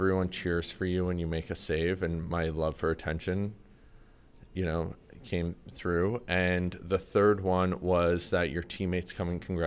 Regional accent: Sudbury, Ontario, Canada; I'm from Sudbury, but I lived in a small town outside of it for a while, and I think it was like Tyke or something.

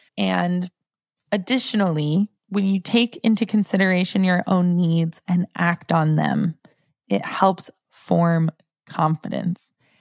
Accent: Northeast, United States; I used to be proud of myself for being a fast walker because I'm from the Northeast.

